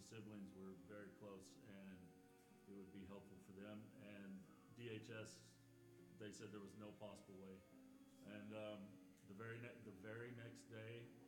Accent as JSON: {"language": "English", "town": "Dalhart", "region": "Texas", "country": "United States", "tie": "born or raised there", "said": "I grew up in Dalhart, Texas."}